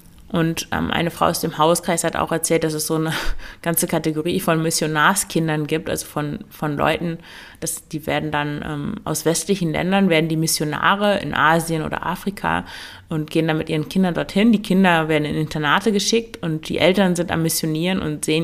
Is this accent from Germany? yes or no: yes; Meppen, Lower Saxony, Germany; ich komme eigentlich aus Meppen, im Emsland, falls du das kennst, nicht gerade der Nabel der Welt